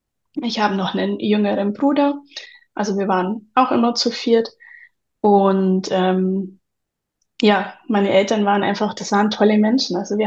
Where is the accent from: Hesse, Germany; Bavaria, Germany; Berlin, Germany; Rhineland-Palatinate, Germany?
Bavaria, Germany; Ich komme aus dem Unterallgäu, habe einen Sohn und lebe mit meinem Mann und meinem Hund zusammen.